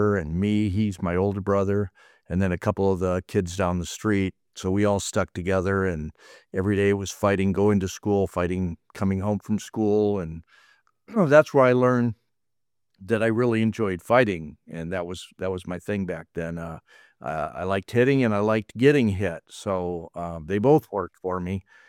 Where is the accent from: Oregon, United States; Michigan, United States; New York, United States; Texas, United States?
Michigan, United States; Lansing; also born or lived in California; I was born in California and my parents moved back to Michigan where they were from, South Lansing, which was a really rough neighborhood.